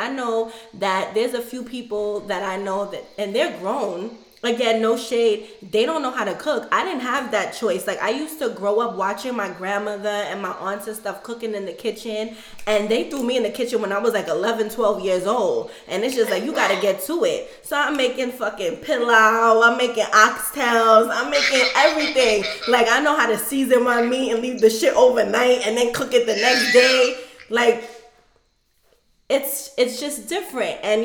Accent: New York City, New York, United States; Like, I feel like for me growing up, I'm from East Flatbush, Crown Heights area, and it's predominantly West Indian

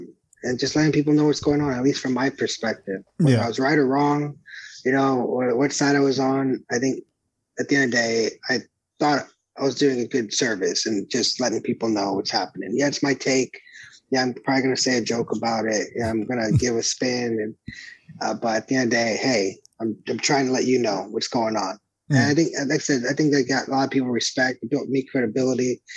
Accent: Brawley, California, United States; I'm from Brawley, but you're from Los Angeles, but we're still the Valley.

